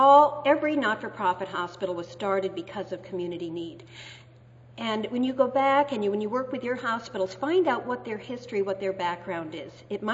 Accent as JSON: {"language": "English", "town": "Boston", "region": "Massachusetts", "country": "United States", "lives_now": "Washington, United States", "said": "I'm from Boston. I'm from Massachusetts. That's where my roots are. I live in Washington now."}